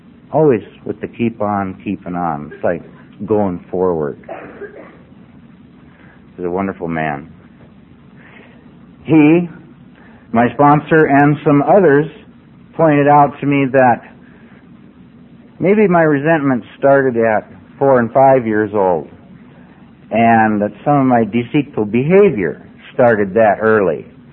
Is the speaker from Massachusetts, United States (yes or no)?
no; Whitefish, Montana, United States; I wanted to come back to my hometown of Whitefish and just grow up and be somebody.